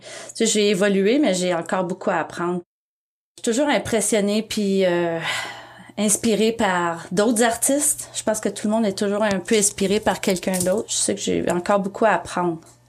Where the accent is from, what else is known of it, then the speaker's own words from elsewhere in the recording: Quebec, Canada; moved away as an adult; also born or lived in Whistler; Je suis partie à 19 ans du Québec, puis je suis partie pour aller voir les montagnes, puis aller skier, aller planter des arbres.